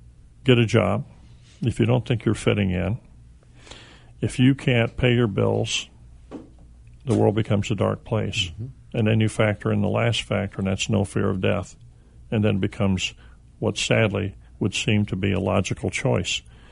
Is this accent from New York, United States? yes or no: no; Illinois, United States; I'm a downstate hick. You see the same thing, Cliff, I was down there in my hometown, East Central Illinois.